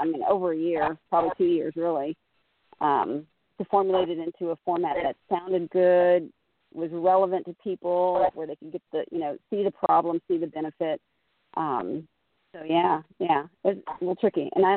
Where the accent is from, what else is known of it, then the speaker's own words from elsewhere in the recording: Los Angeles, California, United States; moved away as an adult; also born or lived in East Coast; I was originally from Los Angeles and worked in L.A. and then relocated to the East Coast and went on the consulting side of things.